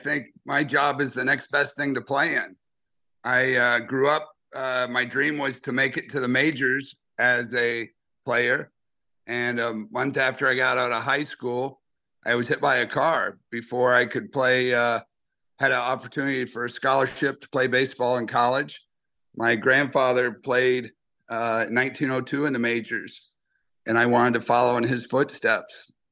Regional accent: Ohio, United States; I grew up in Ohio, and I thought, gosh, you know, maybe I could be a major league groundskeeper.

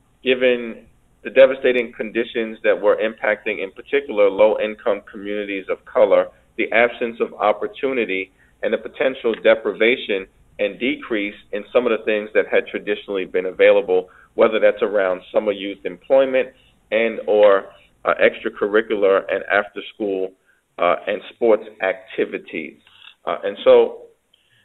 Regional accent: New York City, New York, United States; Now, I grew up in the New York City, Brian, as you know, in the late 80s and early 90s when I came of age

